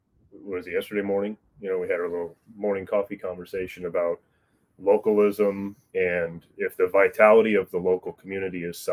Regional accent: Missouri, United States; like my home state of Missouri, the leaders in our state are committed to the pro-life cause.

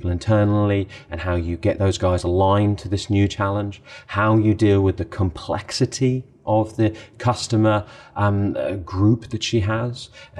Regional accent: United Kingdom; as someone growing up in Britain

